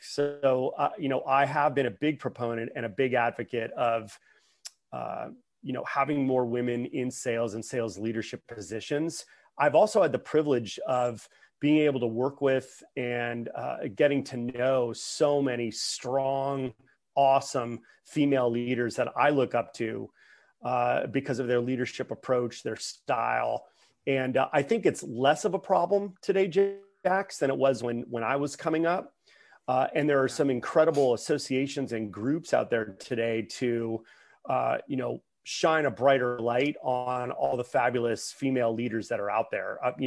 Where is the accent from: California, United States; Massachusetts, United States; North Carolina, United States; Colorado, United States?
California, United States; And I am from the Bay Area. And so, I knew about all the companies in Silicon Valley that were popping up.